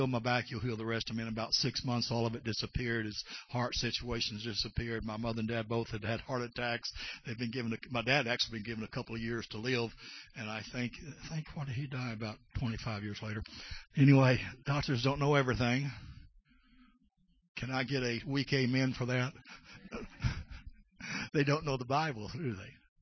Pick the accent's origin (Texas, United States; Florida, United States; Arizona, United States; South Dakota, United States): Texas, United States; born there; we had a new pastor come to our congregation, which shifted back to the town I was born in West Texas